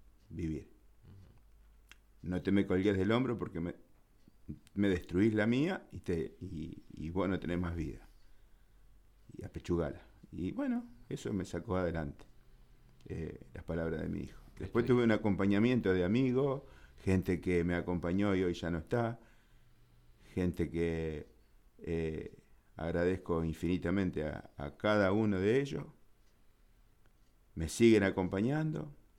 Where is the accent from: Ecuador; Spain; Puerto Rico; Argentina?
Argentina; Coronel Moldes, Córdoba; born there; also born or lived in Casilda; Yo soy nacido en Coronel Moltes, provincia de Córdoba. Me trataron en Río Cuarto. Después, a posterior, vinimos a Casilda.